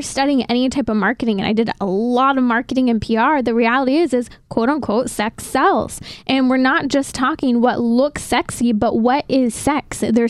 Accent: Lake Arrowhead, California, United States; even in my small town that I grew up in Lake Arrowhead

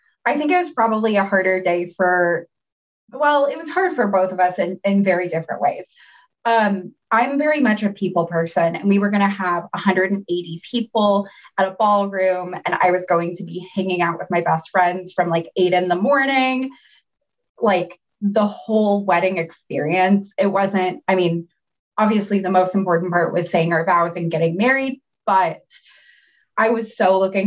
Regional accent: Kansas City, United States; You know, it's funny because I grew up in Kansas City or Kansas City area.

